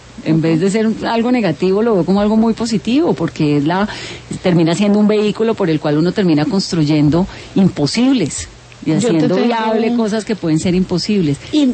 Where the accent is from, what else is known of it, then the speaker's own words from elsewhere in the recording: Pacific region, Colombia; Acabo de ir al Chocó. Soy del Pacífico.